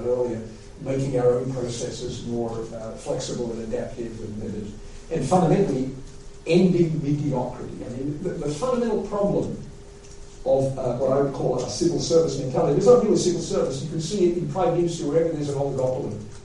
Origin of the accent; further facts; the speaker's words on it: United States; I come from the United States. There's a very large private education sector in the United States.